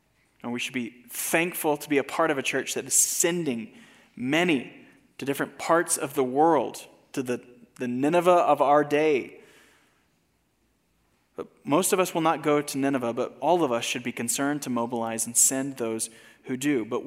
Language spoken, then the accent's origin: English; United States; I'm an American. My family has been American for generations and generations.